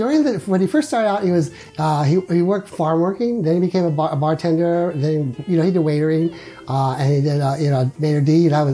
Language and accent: English; Delano, California, United States; born there; I was born in Delano, and I knew the area